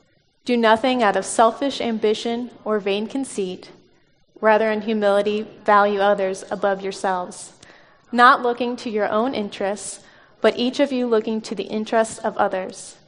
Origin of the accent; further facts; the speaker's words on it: Illinois, United States; now in Indiana, United States; I was raised in Illinois, so I'm an Illinoisan. But I am a proud resident of Indiana